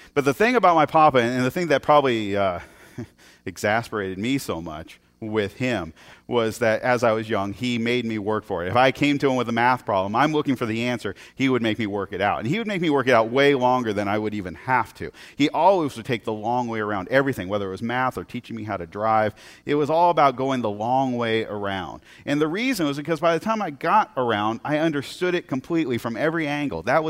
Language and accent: English; Portland, Oregon, United States; If you're not aware, I was born and raised in Portland, which of course that makes me a weirdo.